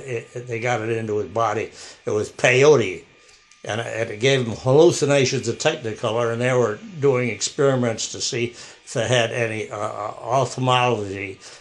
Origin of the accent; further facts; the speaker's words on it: Binghamton, New York, United States; just west of where I was brought up in Binghamton